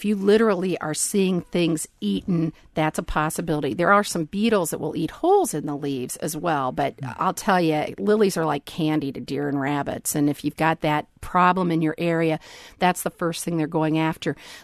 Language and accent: English; Columbus, Ohio, United States; and Columbus happens to be my hometown. So it's